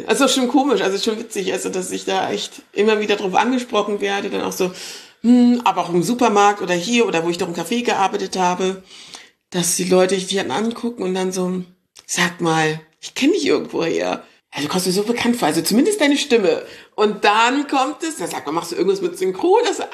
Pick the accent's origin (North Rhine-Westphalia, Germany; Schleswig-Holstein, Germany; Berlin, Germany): North Rhine-Westphalia, Germany; Cologne; Ja, sehr kölsch, aus Köln-Weiden. der ist aus Ghana. Genau, meine Eltern sind aus Ghana.